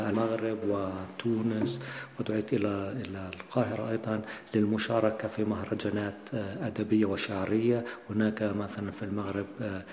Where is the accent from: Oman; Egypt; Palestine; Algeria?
Palestine; أنا كإنسان فلسطيني عشت تحت الاحتلال